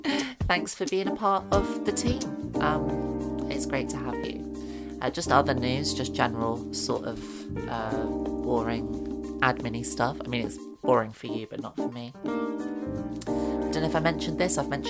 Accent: Catford, London, United Kingdom; I was born and raised in Catford Town. So I can handle myself.

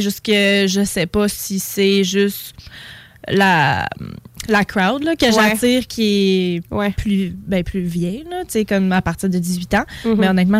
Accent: Quebec, Canada; moi, je suis pas originaire de Québec, de la ville de Québec, dans le fond.

